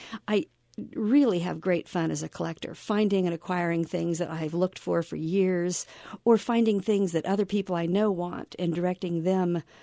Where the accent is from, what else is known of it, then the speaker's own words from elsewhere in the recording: Topeka, Kansas, United States; I grew up in Topeka, Kansas, in a house that had a shelf of Oz books.